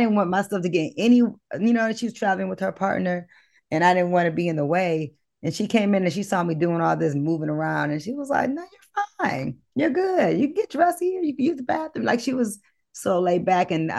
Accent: Detroit, Michigan, United States; I'm from Detroit.

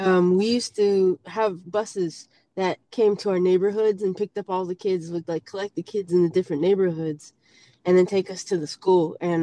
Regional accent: California, United States; also born or lived in Massachusetts; I did a little bit of growing up in Massachusetts up until sixth grade, and then I moved to California and was in the Bay Area, middle school, high school.

